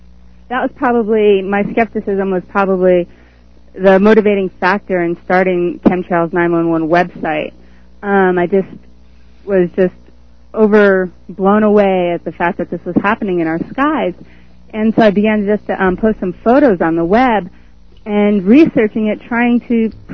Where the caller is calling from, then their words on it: Kentucky, United States; from Kentucky.